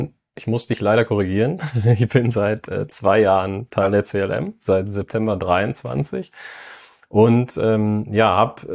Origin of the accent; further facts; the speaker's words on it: North Rhine-Westphalia, Germany; ich bin auch kein Düsseldorfer, so wie der Großteil des Teams, sondern ja, Sauerländer jung